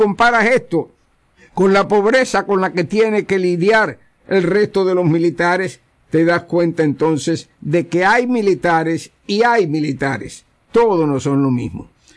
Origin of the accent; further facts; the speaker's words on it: Cuba; porque en fin de cuentas todos somos cubanos